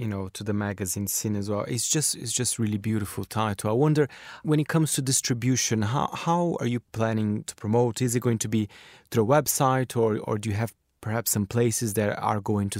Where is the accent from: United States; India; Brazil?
Brazil; because I'm from Brazil.